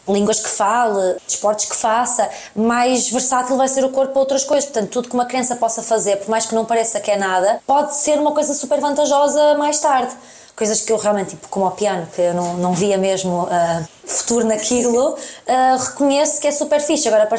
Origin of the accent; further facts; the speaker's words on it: Póvoa de Varzim, Porto, Portugal; muitas delas vêm da Póvoa e de ser de onde eu cresci, e amigas mesmo de quando eu tinha 5 anos